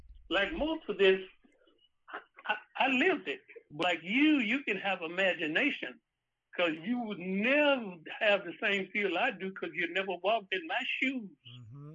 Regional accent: Mississippi, United States; I'm from Mississippi.

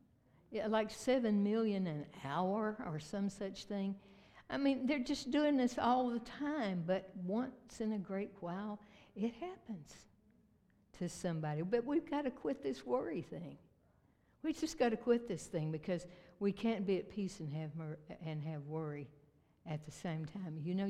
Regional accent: Virginia, United States; as the way that I was raised up in Southwest Virginia, you were taught how to be negative.

